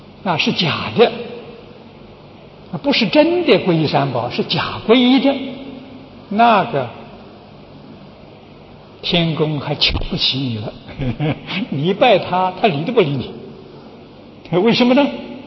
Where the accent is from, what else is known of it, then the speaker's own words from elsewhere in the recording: China; 忉利天主啊，我们中国人称玉皇大帝。